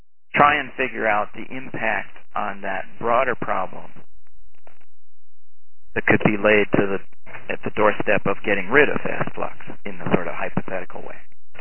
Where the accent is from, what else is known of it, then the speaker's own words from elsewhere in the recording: Ireland; And I'm trying to say this in a succinct way, and being Irish, that's really difficult